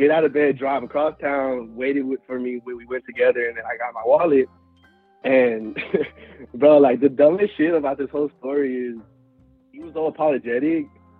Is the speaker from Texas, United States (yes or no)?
yes; Houston, Texas, United States; And I'm from Houston. So, like, Houston's so big where, like, you would drive, like, a whole hour 15 across town, and you're, like, still in Houston, you know?